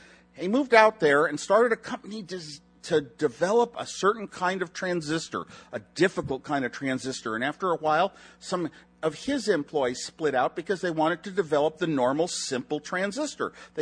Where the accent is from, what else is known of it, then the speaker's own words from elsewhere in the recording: West Coast, United States; I grew up on the West Coast, you know, and I was very distant from the East Coast, and being shy, never really wanted to deal with those East Coasters.